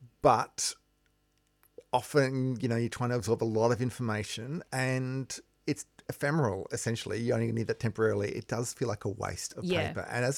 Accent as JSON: {"language": "English", "town": "Bundaberg", "region": "Queensland", "country": "Australia", "said": "Well, I am from Bundaberg originally in Queensland"}